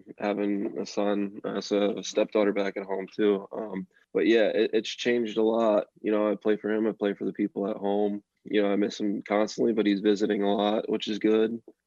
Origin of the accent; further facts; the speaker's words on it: Reading, Pennsylvania, United States; Yeah, so actually I had the Reading Phillies in my hometown, the Phillies AA team. So I grew up going to a lot of those games and stuff.